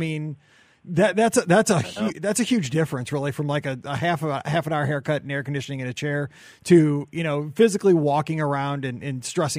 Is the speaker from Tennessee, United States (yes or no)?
no; Missouri, United States; I'm from Missouri, and I really don't want to no offense against Nebraska